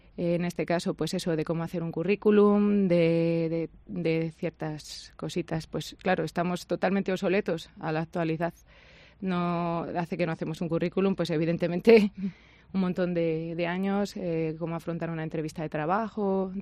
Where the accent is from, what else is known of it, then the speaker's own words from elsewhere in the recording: Valladolid, Castile and León, Spain; que todos los que somos de Valladolid sabemos lo que supone ir allí